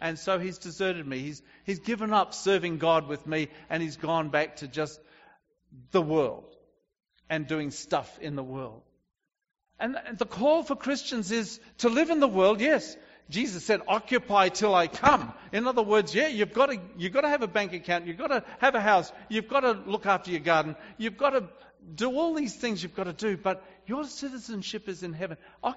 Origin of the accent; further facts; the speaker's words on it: New Zealand; also born or lived in Australia; now in United States; I'm an alien here. I'm a New Zealander, and I'm actually Australian too. But I'm not a US citizen.